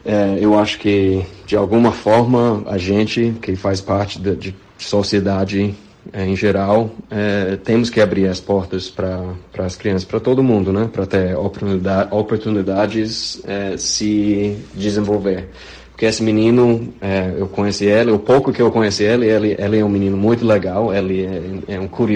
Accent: United States; Portuguese is a second language; eu sou americano, reconheço o privilégio meu, sou desse fato, mas eu não vim de uma família com dinheiro. Meu pai era policial, minha mãe não trabalhava, era dona de casa

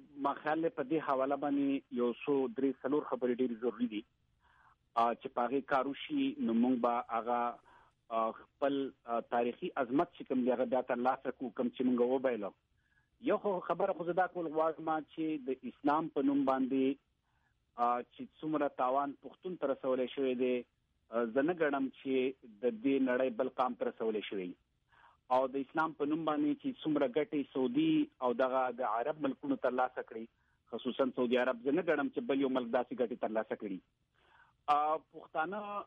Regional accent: Pakistan; زه پاکستاني یم زه مسلمان یم خو زه د ټول له مخکې پښتون یم

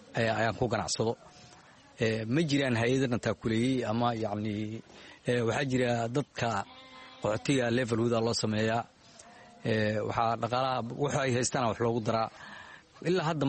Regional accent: Mogadishu, Banaadir, Somalia

